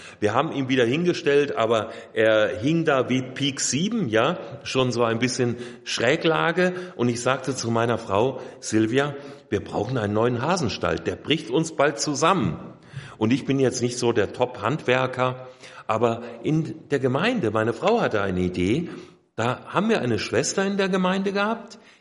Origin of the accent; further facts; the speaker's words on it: Hesse, Germany; sind dann umgezogen wieder in meine hessische Heimat. Ich komme aus Hessen, eben in die Nähe von Fulda, wo wir bis heute leben.